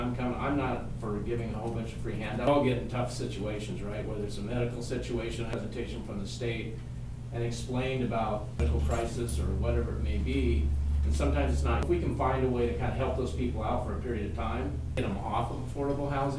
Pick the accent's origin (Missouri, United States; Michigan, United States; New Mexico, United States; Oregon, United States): Oregon, United States; Bend; I'm from Bend, and I'm a developer there.